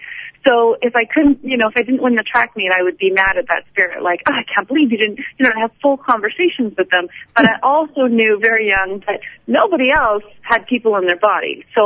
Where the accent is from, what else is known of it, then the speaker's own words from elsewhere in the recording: Edmonton, Alberta, Canada; also born or lived in Victoria / Red Deer / Grande Prairie; I was born in Victoria, B.C., but my family lived in Alberta. They lived in Red Deer and Grand Prairie and eventually Edmonton when I was a teenager. So that's what I definitely feel like Edmonton's my home. I've been here since I was about 12, 13.